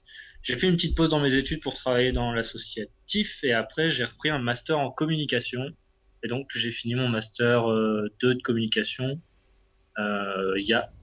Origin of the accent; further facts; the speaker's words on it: Rennes, Brittany, France; J'ai fait mes études à Rennes et c'est un petit peu là que, quand je me présente, je dis que je viens de Rennes.